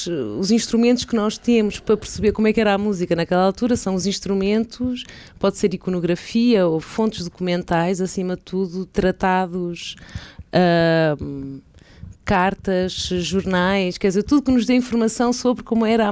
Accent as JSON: {"language": "Portuguese", "region": "Braga", "country": "Portugal", "tie": "born or raised there", "said": "toco violoncelo, nasci em Braga e estudei aqui no Conservatório, em Braga, depois estive em Lisboa, na Academia da Orquestra Metropolitana"}